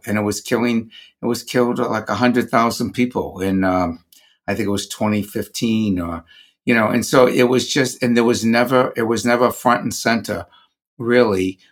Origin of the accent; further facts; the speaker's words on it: Massachusetts, United States; I'm Democrat from Massachusetts. So we grew up in the era of the Kennedys